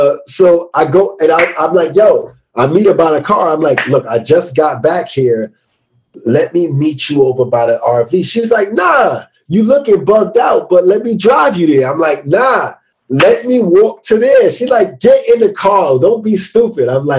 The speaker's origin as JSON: {"language": "English", "region": "New York", "country": "United States", "said": "Now, I'm from New York."}